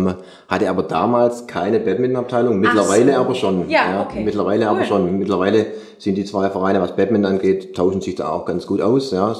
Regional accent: Welzheim, Baden-Württemberg, Germany; now in Schorndorf, Germany; ich bin in Welzheim aufgewachsen, lebe aber mittlerweile seit 7 Jahren in Schondorf

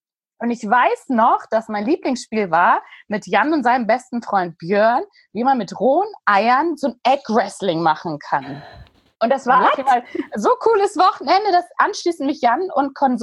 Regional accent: Hamburg, Germany; Genau, ein Hamburger Mädel. Und bin da geboren, außerhalb aufgewachsen und finde, das ist meine Heimatstadt.

